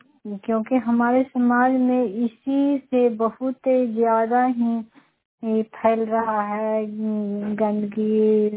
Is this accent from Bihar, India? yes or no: yes; Bihar, India; मैं नगर नौसा प्रखंड से हूँ, नालंदा जिला से।